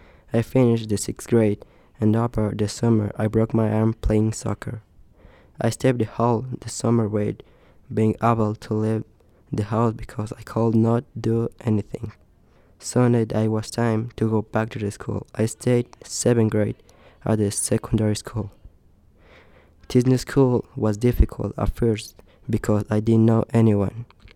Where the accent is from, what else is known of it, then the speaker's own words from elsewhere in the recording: Michoacán, Mexico; also born or lived in Oregon, United States; 13 years ago, I was born in Oregon, United States. 3 months later, we moved to Michoacán, Mexico, where my father's parents live.